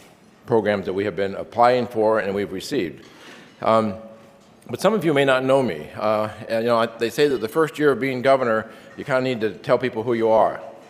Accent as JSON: {"language": "English", "town": "Valdez", "region": "Alaska", "country": "United States", "tie": "born or raised there", "also_born_or_lived": "Fairbanks / Delta Junction", "said": "I'm a Christian. I'm a husband of 38 years. I'm a father of four. I'm a grandfather of four. I was born in Fairbanks. I grew up in a bit in Delta Junction and then a whole lot of years in Valdez."}